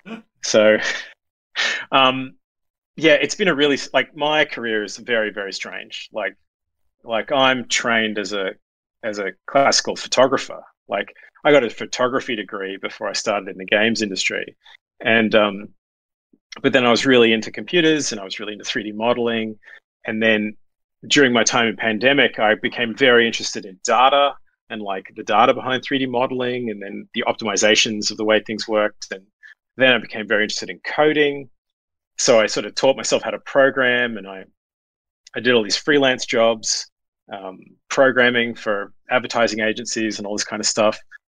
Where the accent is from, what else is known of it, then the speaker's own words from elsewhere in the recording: Brisbane, Queensland, Australia; I grew up in Brisbane and I was so incredibly lucky that the Brisbane industry kind of grew up at the time